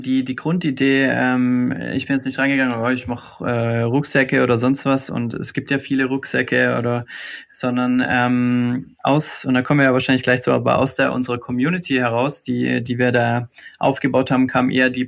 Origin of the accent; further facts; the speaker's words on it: Baden-Württemberg, Germany; born there; bin hier in Essingen geboren